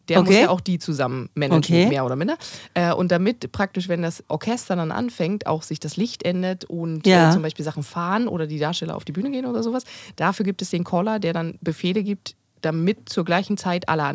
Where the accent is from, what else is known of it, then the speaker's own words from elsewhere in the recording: Berlin, Germany; Also ich bin tatsächlich gebürtige Berlinerin.